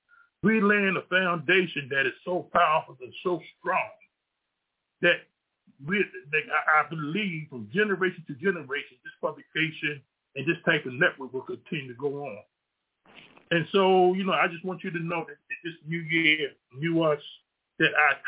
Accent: Baltimore, Maryland, United States; I'm from Baltimore.

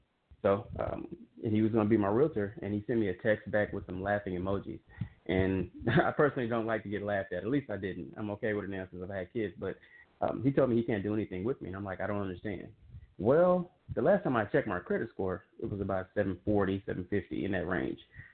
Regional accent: Dallas, Texas, United States; I'm from Dallas, Texas, born and raised.

